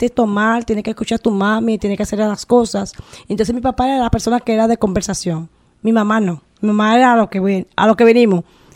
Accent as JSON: {"language": "Spanish", "region": "Distrito Nacional", "country": "Dominican Republic", "tie": "born or raised there", "said": "Bueno, yo nací en Cristo Rey, me crié, como le dije, fue en una parte en Villas Agrícolas"}